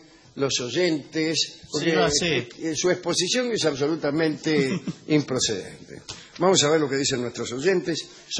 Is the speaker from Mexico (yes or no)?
no; González Moreno, Buenos Aires Province, Argentina; Mándanos un saludo y una huella, si es posible, para mi pueblo querido, González Moreno.